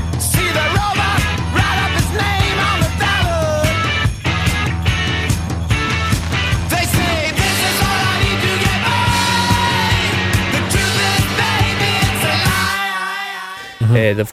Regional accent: United Kingdom; we take them for granted because we're British.

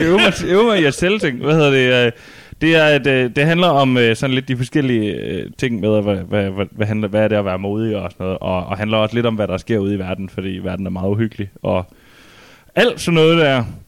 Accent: West Jutland, Denmark; hjemme i Vestjylland, hvor jeg kommer

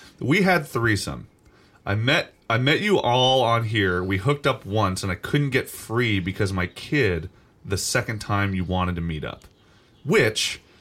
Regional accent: Parkersburg, West Virginia, United States; I mean, I'm on my hometown right now.

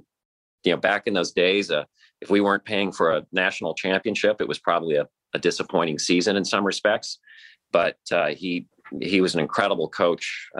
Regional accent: Columbus, Nebraska, United States; But you know, the early years and growing up in Columbus, Nebraska was a wonderful place. A city of about 15,000 people

